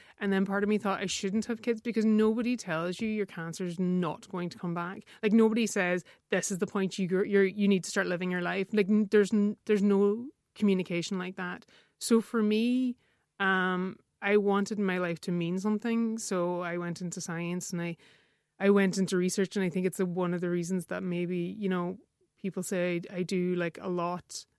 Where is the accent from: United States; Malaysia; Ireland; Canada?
Ireland; Ulster; because I'm from Donegal, we use humour as a way of dealing with things